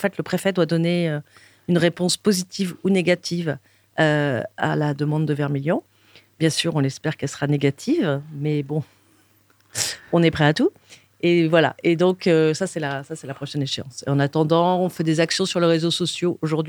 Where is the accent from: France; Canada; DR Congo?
France; mais nous, comme on est français